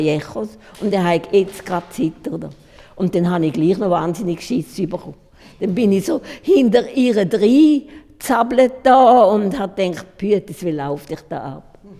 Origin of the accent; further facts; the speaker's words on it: Switzerland; weil ich komme aus der Schweiz